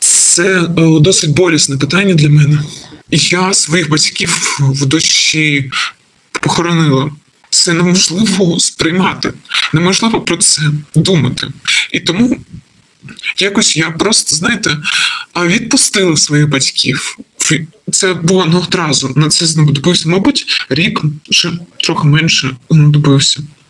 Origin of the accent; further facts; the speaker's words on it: Donetsk, Donetsk Oblast, Ukraine; moved away as an adult; Я з Донецька займалася тим, що онлайн вчила учнів англійської мови. Ми вирішили їхати з Донецька вже 18 лютого.